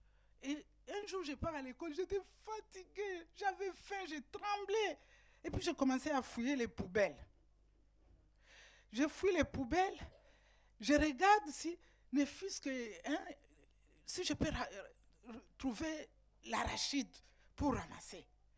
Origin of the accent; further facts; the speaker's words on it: DR Congo; Parce que chez nous, en RDC, personne ne plante les papayers